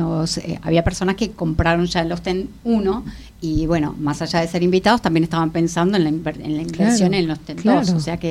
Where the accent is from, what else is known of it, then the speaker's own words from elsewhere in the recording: Argentina; a mí me da muchísimo orgullo que tengamos como argentinos un teatro